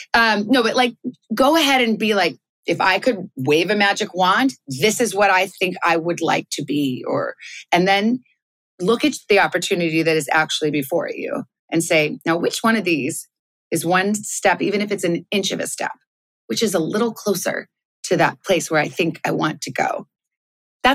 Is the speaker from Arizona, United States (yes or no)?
yes; Tucson, Arizona, United States; I remember once I grew up around in Tucson, Arizona, and I know like a little bit of Spanish.